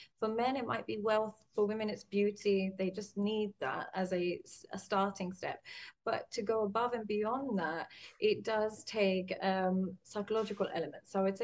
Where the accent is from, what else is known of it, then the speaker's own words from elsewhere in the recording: London, United Kingdom; accent: English; now in Dubai, United Arab Emirates; I'm from Dubai. I'm living in Dubai for the last couple of years. I'm born and raised in London, hence the English accent, but I'm actually now residing in Dubai